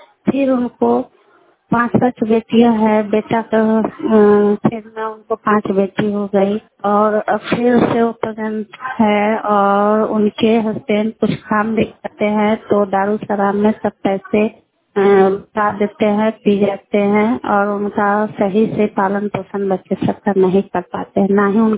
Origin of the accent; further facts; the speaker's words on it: Anwarpur, India; और मैं लालगंज प्रखंड के अनवरपुर गांव के निवासी हूं।